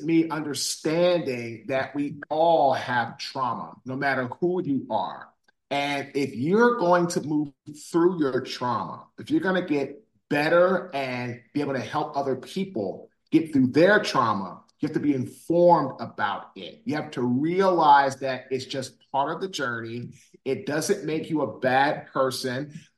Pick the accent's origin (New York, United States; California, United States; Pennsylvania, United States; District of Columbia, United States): District of Columbia, United States; Washington; now in Raleigh, United States; I'm from Washington, D.C. I went to Howard University. I played in the NFL. I now live in Raleigh, North Carolina.